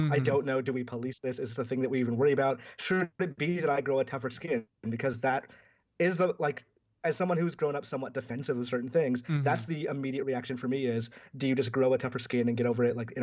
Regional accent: Georgia, United States; I grew up in the American South, being a brown kid coming from Georgia and growing up during 9/11

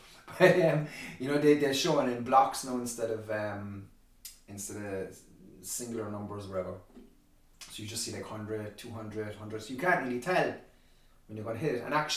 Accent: Ireland; Give me the bitter cold. I'm Irish and I want it all.

